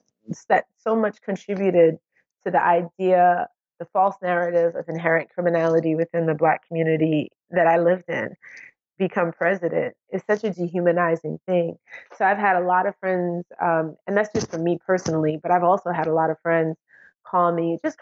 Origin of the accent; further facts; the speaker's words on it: New York, United States; My introduction to Donald Trump as a New Yorker was the Central Park Five.